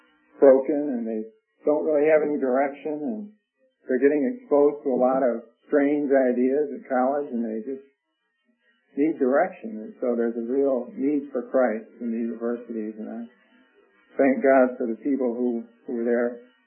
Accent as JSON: {"language": "English", "town": "Detroit", "region": "Michigan", "country": "United States", "said": "I'm from Detroit originally"}